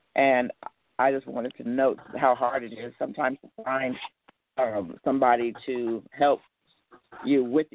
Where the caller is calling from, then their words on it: Sacramento, California, United States; I'm calling from Sacramento.